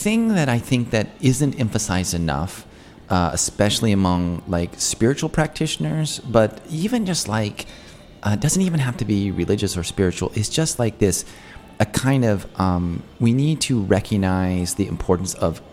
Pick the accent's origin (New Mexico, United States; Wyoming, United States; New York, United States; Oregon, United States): Wyoming, United States; so I'm from Wyoming originally. And so, like, a lot of these Wyoming isms come up in my mind a lot